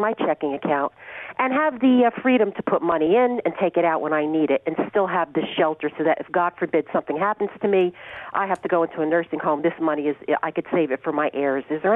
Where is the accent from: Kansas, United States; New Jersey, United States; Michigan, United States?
New Jersey, United States; I sound like a Pennsylvanian. Okay, I'm from Jersey originally.